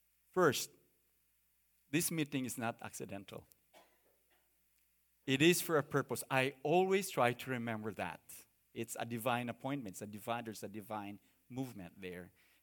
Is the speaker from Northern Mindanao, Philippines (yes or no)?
yes; Cagayan de Oro, Northern Mindanao, Philippines; I grew up in Cagayan